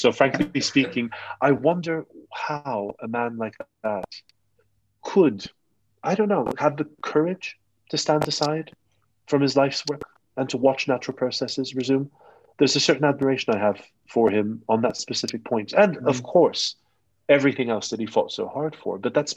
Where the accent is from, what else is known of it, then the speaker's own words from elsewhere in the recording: Canada; I'm originally Canadian, so perhaps there's a North American-centric perspective there